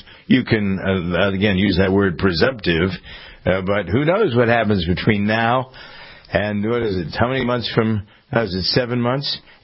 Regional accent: Framingham, Massachusetts, United States; Adam Schiff was raised in my hometown of Framingham, Massachusetts.

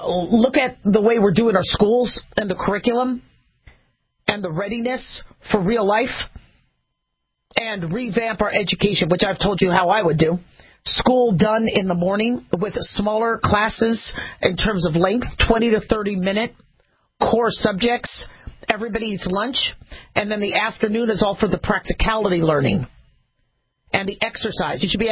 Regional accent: United States; And so me, as a physician, as an American, I would like to see a lot of things done with whomever's going to be the next president.

